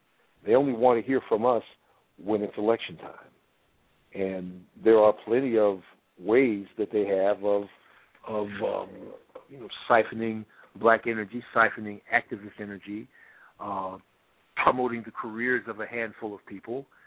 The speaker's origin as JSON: {"language": "English", "town": "Chicago", "region": "Illinois", "country": "United States", "lives_now": "Georgia, United States", "said": "I'm from Chicago. I only moved down here to Georgia at the end of 2000."}